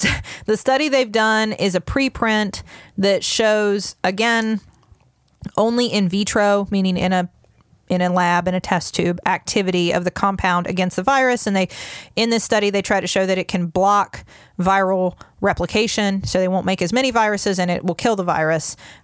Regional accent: United States; But as an American with a right of free expression, I'm telling you, I've seen it with my own eyes.

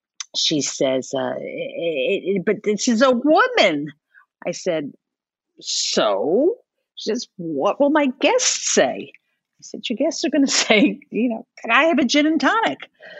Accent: Manhattan, New York, United States; Now, I'm a native New Yorker, third generation Manhattan. So I always say I come from a very small island, and it is, home.

